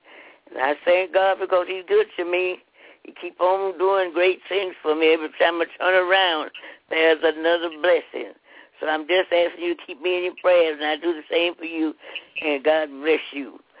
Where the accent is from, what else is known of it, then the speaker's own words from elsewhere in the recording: Kansas City, United States; I'm from Kansas City.